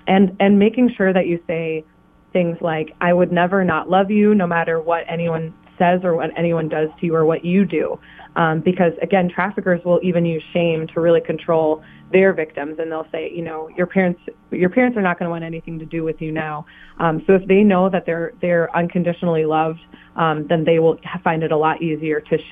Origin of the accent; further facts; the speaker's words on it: Eau Claire, Wisconsin, United States; So we're from Eau Claire.